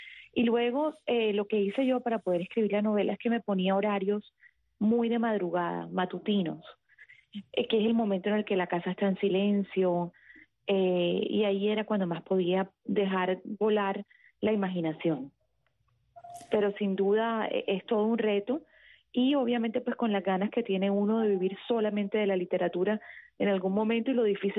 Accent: Cartagena, Bolívar, Colombia; Yo soy costeña, yo soy de Cartagena, Colombia.

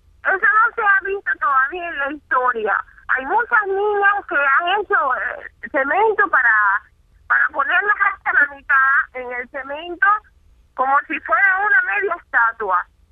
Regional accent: Camagüey, Cuba; moved away; Yo soy de la provincia de Camagüey.

